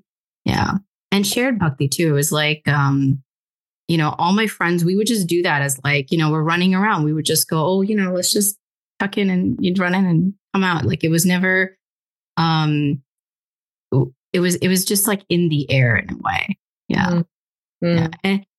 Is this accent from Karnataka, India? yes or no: no; Mumbai, Maharashtra, India; So Mumbai, where I grew up in Mumbai, was a very diverse but mostly Hindu neighborhood.